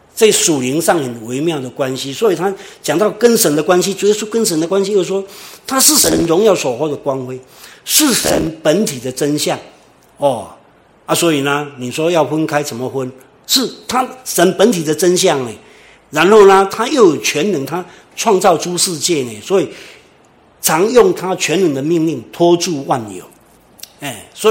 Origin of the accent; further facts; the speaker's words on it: Taiwan; 对我们啊，像台湾人来讲